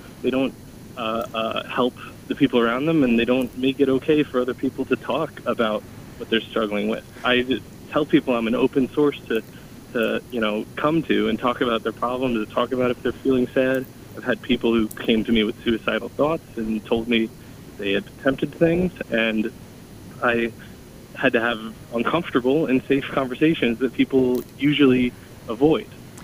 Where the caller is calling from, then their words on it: New York, United States; I'm calling in from Long Island, New York.